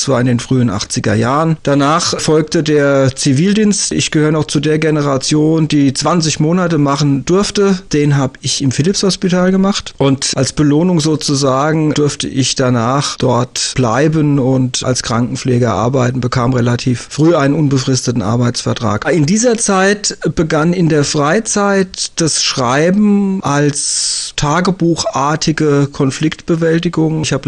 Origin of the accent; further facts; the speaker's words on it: Groß-Gerau, Hesse, Germany; Geboren 1966 in Groß-Gerau, aufgewachsen in Groß-Gerau, zeitweise im Ried gelebt, aber ansonsten habe ich mich bis auf Reisen nicht von meinem Wohnort weit entfernt.